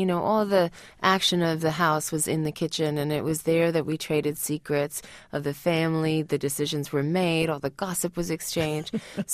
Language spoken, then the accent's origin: English; New York City, New York, United States; And I think, you know, New York City and growing up in New York City really has formed my culinary identity.